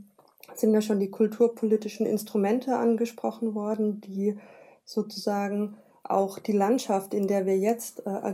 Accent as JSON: {"language": "German", "region": "West Germany", "country": "Germany", "said": "Ich komme aus Westdeutschland, ich kann auf ein Erbe blicken"}